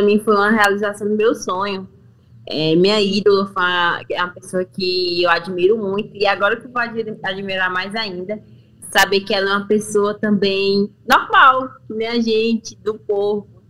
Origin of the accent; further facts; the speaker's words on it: Fortaleza, Ceará, Brazil; Sou de Fortaleza. Fortaleza, na comunidade de Fortaleza, que é Genibaú.